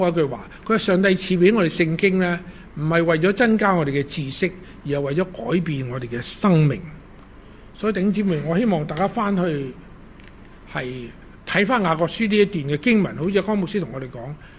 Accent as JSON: {"language": "Chinese", "country": "Hong Kong", "said": "我们香港人"}